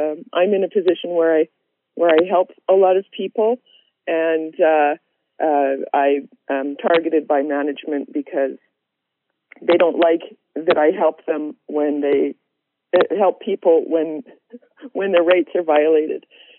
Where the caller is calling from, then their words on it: Alberta, Canada; I'm calling from Central Alberta.